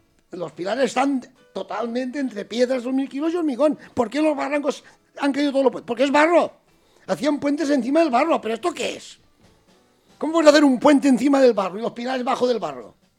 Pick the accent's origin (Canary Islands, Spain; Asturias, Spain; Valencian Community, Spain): Valencian Community, Spain; Chirivella; born there; que yo nací en Chiribella, Canices, que yo vi cómo se hizo el río